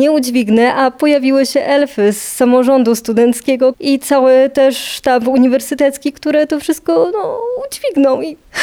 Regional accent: Pomeranian Voivodeship, Poland; Nie, pochodzę spod Słupska.

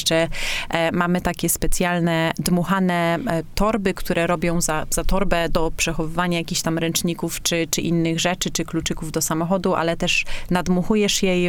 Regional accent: Olsztyn, Warmian-Masurian Voivodeship, Poland; now in Birmingham, United Kingdom; pochodzę z Olsztyna i jestem zdecydowanie wodną dziewczyną, a że mieszkam tam, gdzie mieszkam w Anglii, czyli w Birmingham

